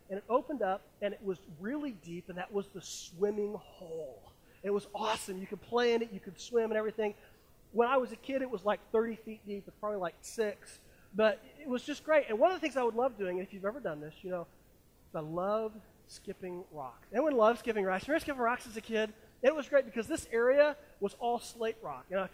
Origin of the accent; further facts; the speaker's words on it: Penn Yan, New York, United States; born there; But Penyan, New York, I was born in Soldiers and Sailors Memorial Hospital. I was literally the last baby born there.